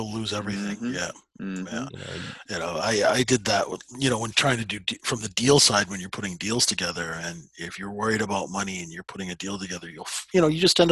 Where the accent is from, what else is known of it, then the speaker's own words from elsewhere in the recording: Canada; we're Canadian, man. You know, the potholes up here